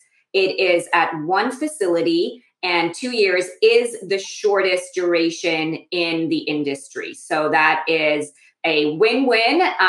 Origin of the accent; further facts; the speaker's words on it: Ireland; accent: Irish; you can probably tell from my accent, I am originally from Ireland.